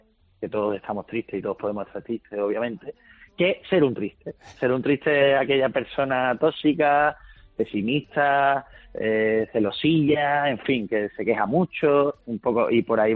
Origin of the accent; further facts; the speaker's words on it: Málaga, Andalusia, Spain; al final nos juntamos, somos malagueños y hemos hecho muchas migas